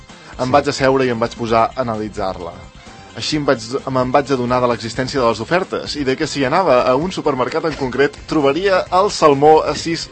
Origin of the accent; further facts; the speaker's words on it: Catalonia, Spain; Som autèntics catalans, de la cofreria del puny tancat